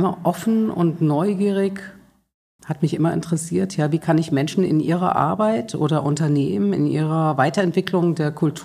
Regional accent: Frankfurt, Hesse, Germany; ich komme aus Frankfurt, bin systemische Beraterin, Organisationsentwicklerin, Coach und sinnorientierte Beraterin.

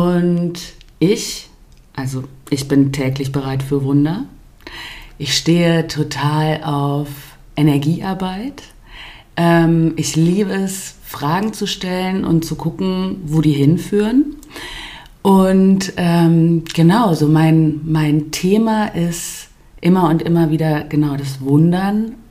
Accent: North Rhine-Westphalia, Germany; also born or lived in Cologne; now in Switzerland; Ich bin nach 21 Jahren Leben in Köln dann zurück in meine Heimat, ins Sauerland, gezogen. Und bin dann eben im letzten Jahr hier in der Schweiz gelandet.

